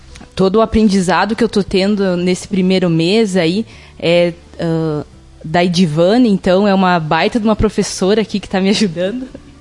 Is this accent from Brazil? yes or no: yes; Água Santa, Rio Grande do Sul, Brazil; Eu sou natural de Água Santa